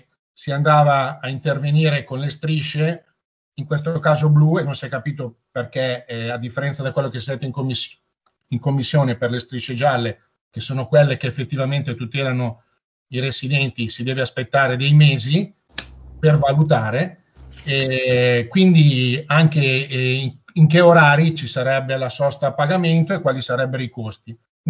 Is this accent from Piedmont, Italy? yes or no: no; Milan, Lombardy, Italy; io ad esempio vengo dal quartiere di Alba Quarto Giaro